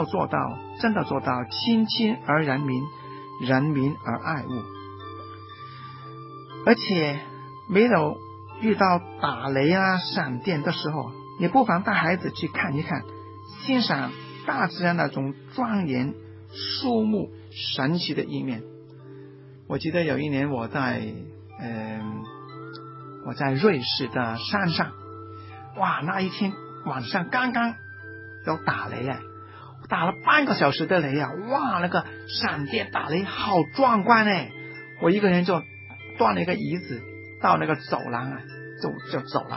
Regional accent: Hong Kong; 我们香港人呢，都越来越喜欢热闹

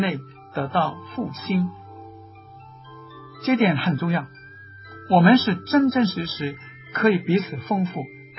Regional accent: Hong Kong; 对我们香港人来讲是香港人的福音

